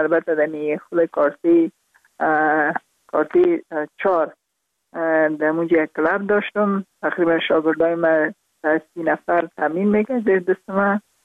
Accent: Parwan, Afghanistan; also born or lived in Kabul; در خود شهر کابل به دنیا آمدیم، من از پروان هستم.

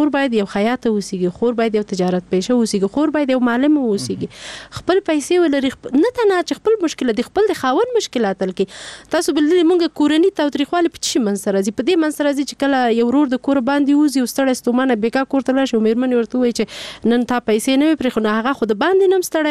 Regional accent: Paktia, Afghanistan; ماته دا ټوله پکتیا خپل کور ښکارېږي او باور وکړئ په نوم یې ویاړم چې زه پکتیاوال یم.

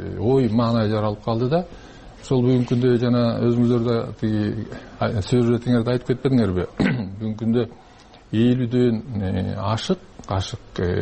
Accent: Min-Kush, Naryn Region, Kyrgyzstan; born there; мен да ошол өзүм миң куштук болом, миң куш жергесинде төрөлгөм

